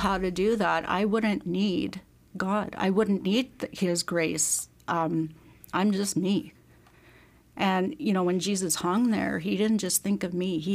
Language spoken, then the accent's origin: English; Manitoba, Canada; now in Alberta, Canada; I'm originally from Manitoba, but I met my husband, Peter, in Saskatchewan in a Bible school, and he was from Alberta. And so we got married, and we've lived in Alberta our entire marriage.